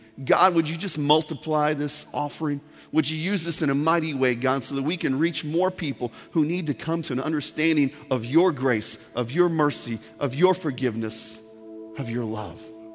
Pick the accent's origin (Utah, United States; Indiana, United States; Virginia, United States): Indiana, United States; Sorry, I'm from Indiana. We say wash, all right?